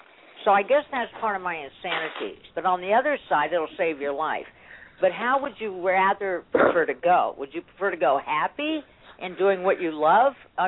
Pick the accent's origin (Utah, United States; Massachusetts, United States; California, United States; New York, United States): California, United States; I'm from California. I'm a baby boomer.